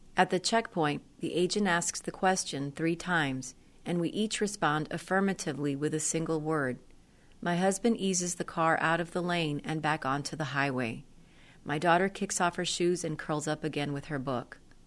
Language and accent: English; Laredo, Texas, United States; I was born and raised in Laredo.